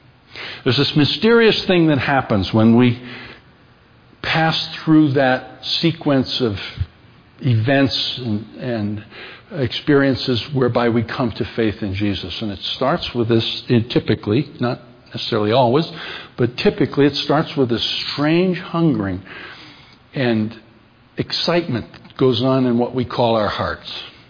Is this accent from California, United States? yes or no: no; Colorado, United States; Yeah, I'm a pastor from Colorado.